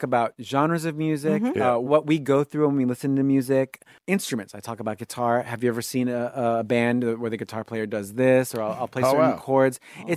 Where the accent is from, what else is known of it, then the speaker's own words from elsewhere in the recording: New York, United States; Well, I grew up in a suburb of New York City.